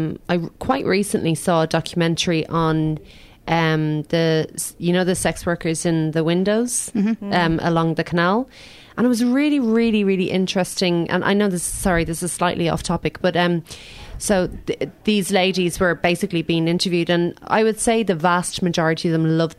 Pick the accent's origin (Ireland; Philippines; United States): Ireland; even though I'm an Irish...